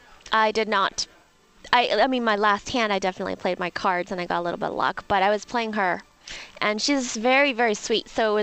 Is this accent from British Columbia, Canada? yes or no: no; Calgary, Alberta, Canada; I'm from Calgary.